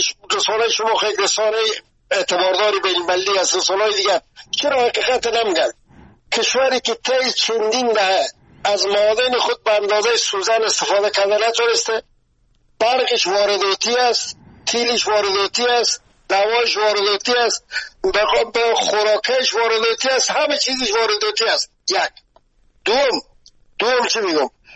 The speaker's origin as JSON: {"language": "Persian", "country": "Afghanistan", "said": "همه ما از افغانستان هستیم"}